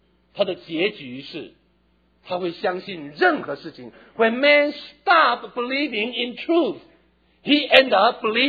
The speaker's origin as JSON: {"language": "Chinese", "country": "Taiwan", "tie": "born or raised there", "said": "我从小在台湾长大"}